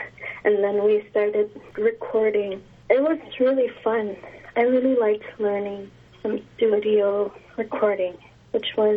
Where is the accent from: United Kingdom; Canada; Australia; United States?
Canada; Iqaluit, Nunavut; and I'm from Iqaluit, Nunavut, just above the Arctic Circle.